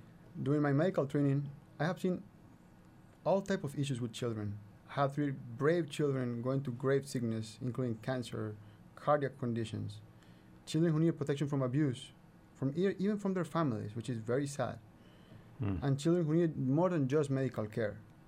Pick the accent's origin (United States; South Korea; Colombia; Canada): Colombia; You know, I come from Colombia, where vaccination is still a problem and these diseases still happen.